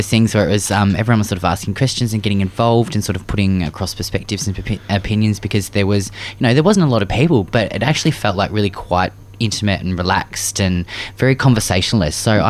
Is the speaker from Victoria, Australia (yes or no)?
yes; Mill Park, Victoria, Australia; Hey, I'm from Mill Park.